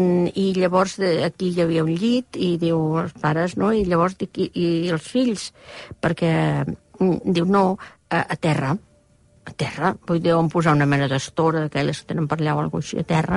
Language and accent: Catalan; Barcelona, Catalonia, Spain; also born or lived in Blanes; jo estava vivint uns anys a Blanes, sóc de Barcelona, però vaig estar vivint uns anys a Blanes